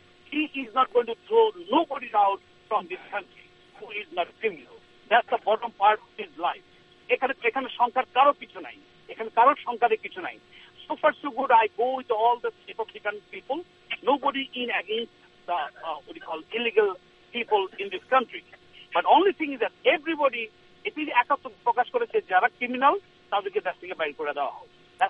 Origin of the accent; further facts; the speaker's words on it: United States; আমি একজন আমেরিকান হিসেবে বলতে চাচ্ছি